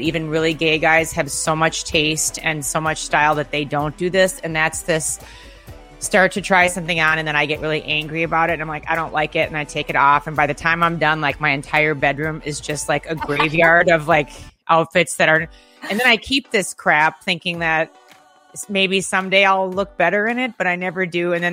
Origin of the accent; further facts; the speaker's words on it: St. Paul, Minnesota, United States; born there; I was born in St. Paul. I was born in St. Paul, Minnesota.